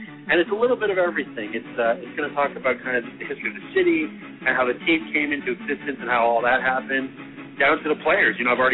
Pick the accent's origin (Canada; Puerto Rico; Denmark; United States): Canada; Montreal, Quebec; I was born in Montreal and raised and went to college there, and family and friends still live there.